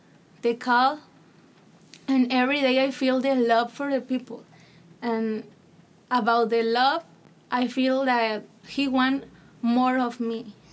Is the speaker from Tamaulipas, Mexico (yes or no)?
yes; Nuevo Laredo, Tamaulipas, Mexico; I am from Mexico, Nuevo Laredo, Tamaulipas.